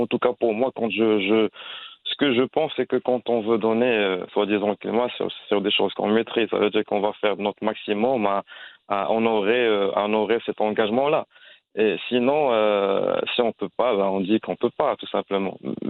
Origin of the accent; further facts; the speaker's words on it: Agadir, Souss-Massa, Morocco; moi, je suis natif d'Agadir, donc pour moi, Agadir, ils sont connus pour le climat.